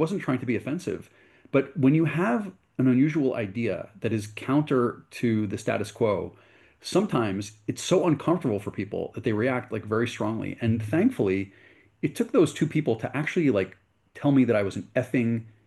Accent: United States; moved away as an adult; now in Jerusalem, Israel; I'm from the US. You can hear from my accent. I'm not from Israel. I moved to this country years ago as a lawyer

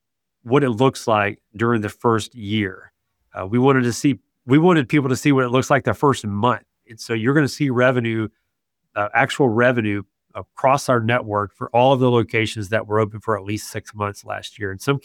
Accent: Georgia, United States; So I am from Southern Georgia, and that may not resonate with you, but people from Southern Georgia are the most conservative people that you'll ever meet.

